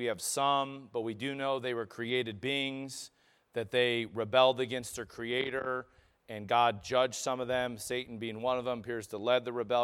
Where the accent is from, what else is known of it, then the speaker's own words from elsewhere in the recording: Midwest, United States; We're from the Midwest. You guys know what that means?